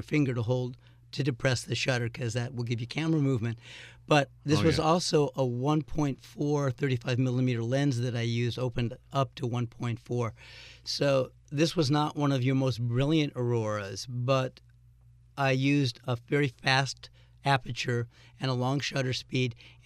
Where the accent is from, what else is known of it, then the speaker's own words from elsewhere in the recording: Los Angeles, California, United States; Growing up in Los Angeles, we don't have them usually.